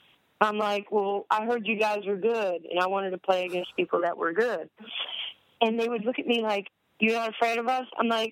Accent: New York, United States; I was so embarrassed when I was growing up in New York

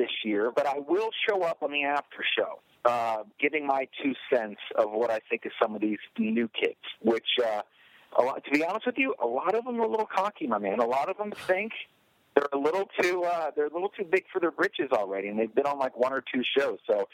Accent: Mississippi, United States; I'm actually born and raised in Mississippi, and very fortunate to get one scholarship to Arkansas State

